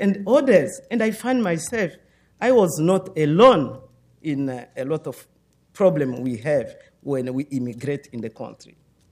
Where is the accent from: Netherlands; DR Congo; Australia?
DR Congo; first language French; English is a second language; moved away as an adult; now in United States; I came from Republic Democratic of Congo, and I was member of the parliament there. Now I'm here as refugee.